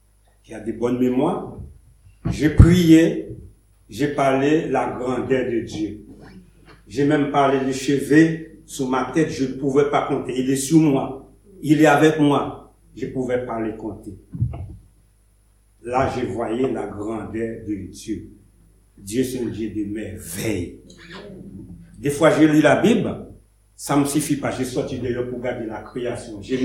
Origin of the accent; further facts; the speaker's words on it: Haiti; now in France; J'ai quitté Haïti. Je suis rentré en France en 88.